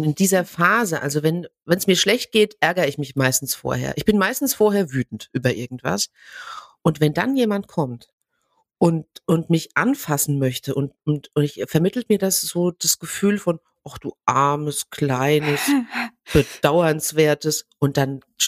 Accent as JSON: {"language": "German", "region": "Hesse", "country": "Germany", "said": "Naja, ich komme hier aus Hessen."}